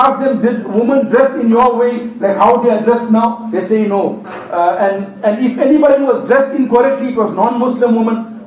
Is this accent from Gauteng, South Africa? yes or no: no; Durban, KwaZulu-Natal, South Africa; I'm from Durban.